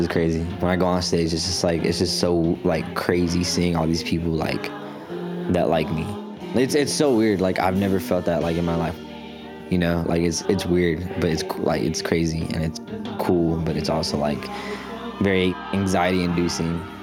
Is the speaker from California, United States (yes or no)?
yes; Hawthorne, California, United States; I'm from Hawthorne, California. I'm 19 years old.